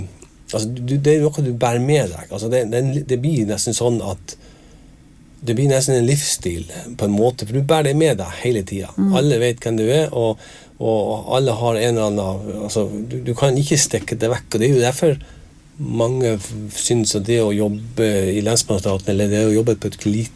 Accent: Alsvåg, Nordland, Norway; jeg kommer fra Alsvåg. Det et sted I Nordland fylke og I Vesterålen region. Og det en av de øyene som ligger ganske langt mot nord I Nordland fylke og på naboøy til Andøya og Andenes

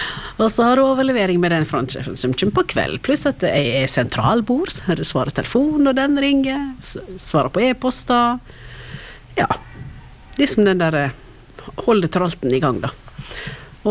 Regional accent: Møre og Romsdal, Norway; now in Luster, Norway; Jeg er jo sunnmøring, da.

